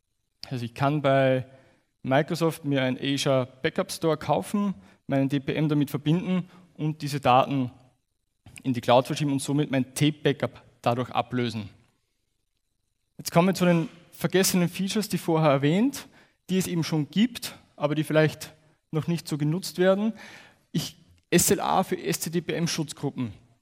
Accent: Austria; Es wird dem einen oder anderen aufgefallen sein, aufgrund meines Dialektes. Ich komme aus Österreich. Ich werde mich bemühen, heute mein schönstes Hochdeutsch zu sprechen, damit mich auch jeder versteht. Wenn ich im Redeschwall bin, könnte es passieren, dass der Dialekt durchkommt.

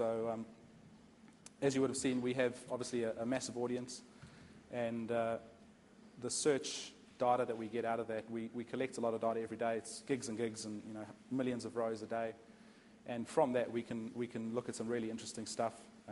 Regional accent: KwaZulu-Natal, South Africa; I come from the south coast in South Africa, and it's 32 degrees usually.

